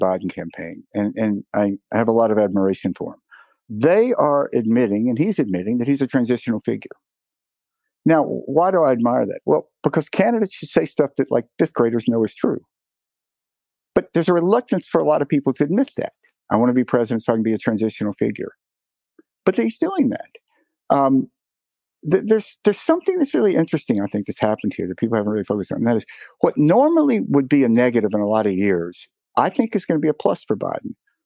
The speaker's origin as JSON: {"language": "English", "region": "Mississippi", "country": "United States", "said": "You know, I'm from Mississippi. I know these people, right?"}